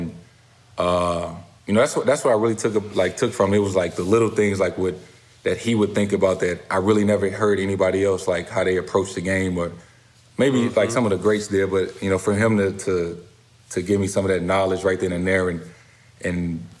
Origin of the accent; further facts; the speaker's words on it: St. Louis, Missouri, United States; growing up in St. Louis with, you know, not having much, and just kind of being in that environment